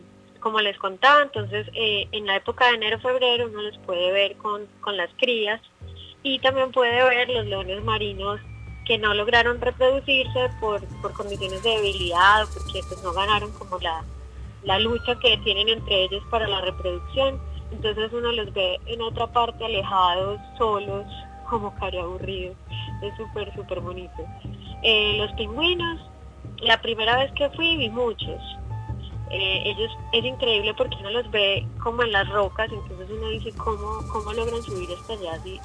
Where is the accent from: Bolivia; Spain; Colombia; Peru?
Colombia; soy de Colombia, soy ingeniera ambiental.